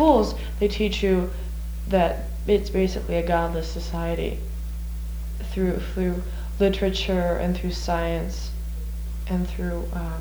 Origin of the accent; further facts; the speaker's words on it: Washington, United States; No, I'm from Washington.